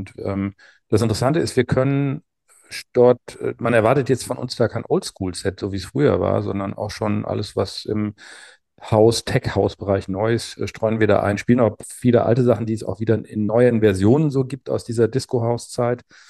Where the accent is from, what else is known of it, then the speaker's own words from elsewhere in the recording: Hamburg, Germany; Wir kommen aus Hamburg